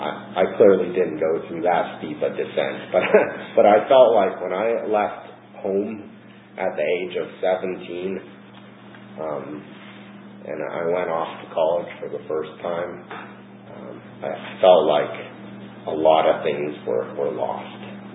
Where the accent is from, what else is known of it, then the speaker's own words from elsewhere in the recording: Seattle, Washington, United States; I wasn't brave enough to venture to the East Coast, but I growing up in Seattle, I went down to California.